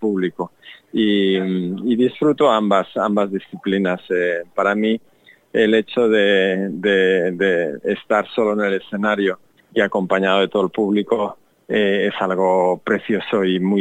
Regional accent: La Rioja, Spain; que es una jota riojana, porque soy riojano

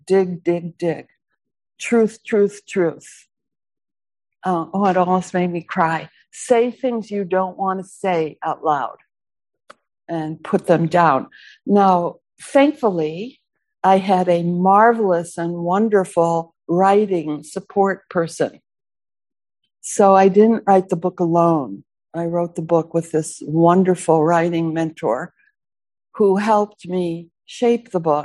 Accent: United States; So how does that apply to me as an American, as a woman, as a Jew, as a mother?

